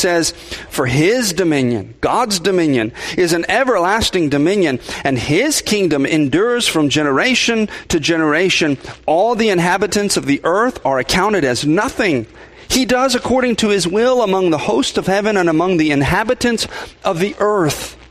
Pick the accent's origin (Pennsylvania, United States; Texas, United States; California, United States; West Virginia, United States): Texas, United States; Now, I grew up in South Texas, and how many of you have been to South Texas?